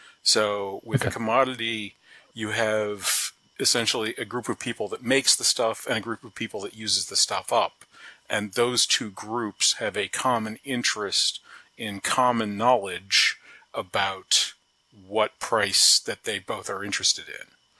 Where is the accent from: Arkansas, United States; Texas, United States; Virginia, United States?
Virginia, United States; Charlottesville; I was born and raised here in Charlottesville, Virginia, went to UVA